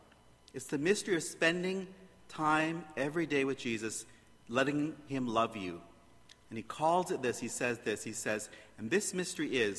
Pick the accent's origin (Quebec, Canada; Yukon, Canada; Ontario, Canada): Ontario, Canada; Brampton; I grew up in Brampton, so we didn't really know the country very well